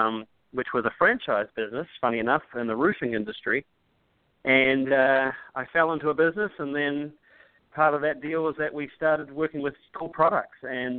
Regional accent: New Zealand; now in Kansas City, United States; I grew up in New Zealand on a sheep farm of about 350 acres. And now I'm positioned and live here in Kansas City, Missouri, with my beautiful wife and kids

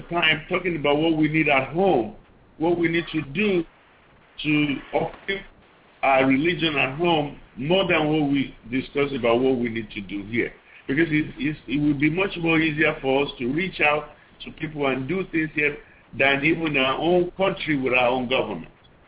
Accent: Nigeria; now in United States; I've spent more of my years in life in the United States than I've spent in Nigeria. Just even to talk of my hometown.

